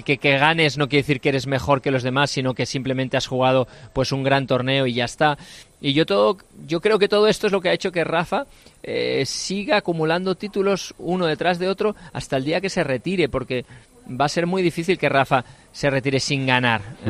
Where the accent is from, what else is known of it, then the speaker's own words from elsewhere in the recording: Spain; a nosotros como tenistas españoles